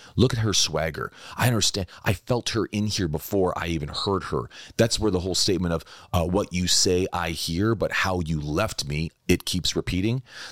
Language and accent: English; Toronto, Ontario, Canada; I was born and raised in Toronto, and I was built on Bay Street, but grew up on Wall Street.